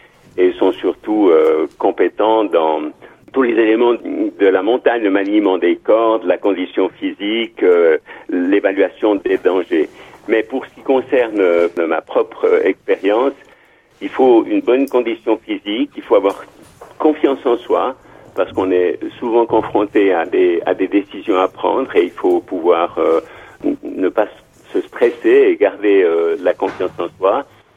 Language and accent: French; Sion, Valais, Switzerland; born there; je suis né en Valais à Sion et en fait le Valais, la plaine du Rhône est entourée de montagnes